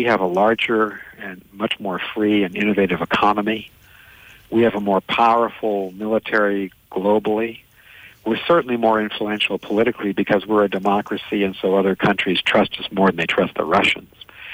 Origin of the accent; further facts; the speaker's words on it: Massachusetts, United States; I come from Massachusetts